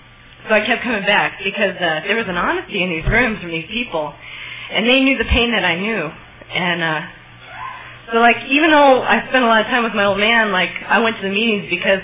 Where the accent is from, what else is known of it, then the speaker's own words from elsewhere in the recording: Simi Valley, California, United States; I got clean down south, and I'm from Simi Valley.